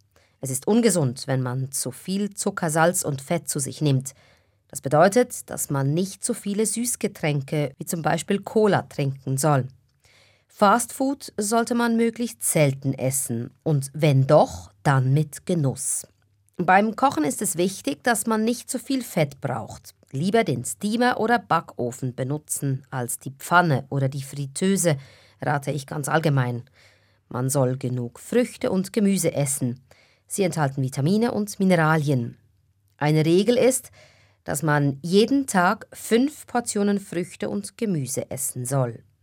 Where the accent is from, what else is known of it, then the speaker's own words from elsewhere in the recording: Switzerland; Bei uns in der Schweiz ist es weit verbreitet, dass man morgens ein Gipfeli isst und einen Kaffee trinkt.